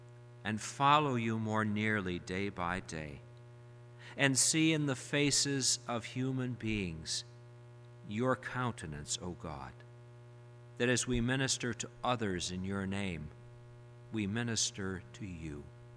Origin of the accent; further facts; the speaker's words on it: Chicago, Illinois, United States; growing up in Chicago in the very Roman Catholic neighborhood